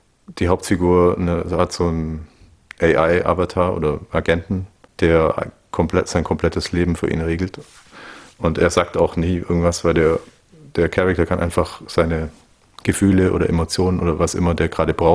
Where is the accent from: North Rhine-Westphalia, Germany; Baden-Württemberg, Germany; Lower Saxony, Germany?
Baden-Württemberg, Germany; es ist so grob angelehnt an das Lohnetal, das ist da, wo ich herkomme, die Gegend.